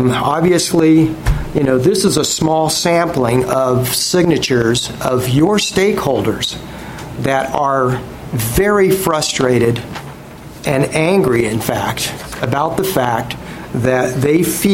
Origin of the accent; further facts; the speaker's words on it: Tacoma, Washington, United States; I'm from Tacoma.